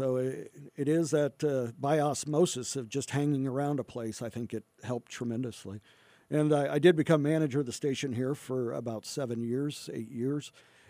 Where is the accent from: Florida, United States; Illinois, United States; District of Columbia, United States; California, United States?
Illinois, United States; Rushville; I grew up in Rushville. I got hired at a radio station in Beardstown, commercial station, and spent a few years there.